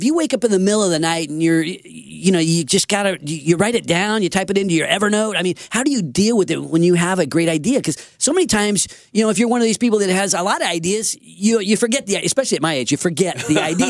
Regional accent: Sacramento, California, United States; we're all working together for Sacramento, my hometown.

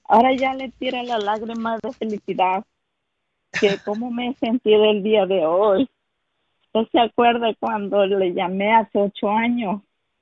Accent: Mexico; como somos mexicanos

